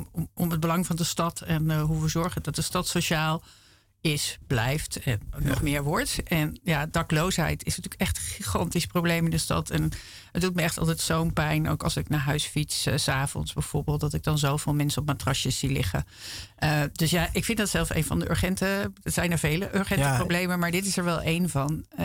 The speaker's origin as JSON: {"language": "Dutch", "town": "Amsterdam", "region": "North Holland", "country": "Netherlands", "tie": "born there", "said": "Ik ben geboren in Amsterdam hoor. Ik ben geboren Amsterdammer."}